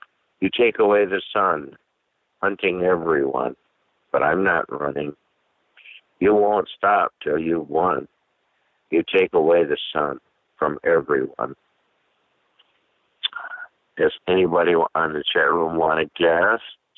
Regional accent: Michigan, United States; Hey, I'm from Michigan.

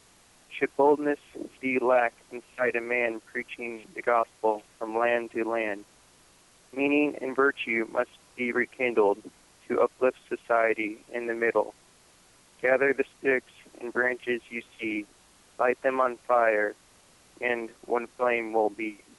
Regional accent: Ohio, United States; Well, there was back at home in Ohio. I read something that we had an open mic, so just in my hometown

